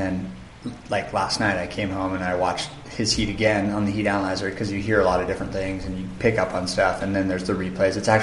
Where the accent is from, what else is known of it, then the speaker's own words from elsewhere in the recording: Santa Barbara, California, United States; basically, I grew up in Santa Barbara, in California, and when I was in my early 20s, I moved to the North Shore